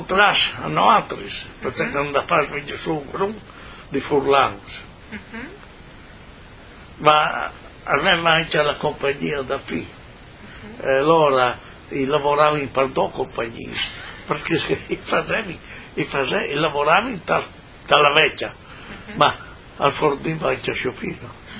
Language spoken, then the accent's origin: Italian; Tauriano, Friuli-Venezia Giulia, Italy; Io sono da Tauriano.